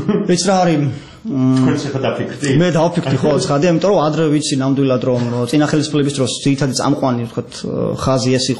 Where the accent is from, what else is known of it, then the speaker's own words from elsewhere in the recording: Batumi, Adjara, Georgia; რეალურად მე ბათუმში დავიბადე, გავიზარდე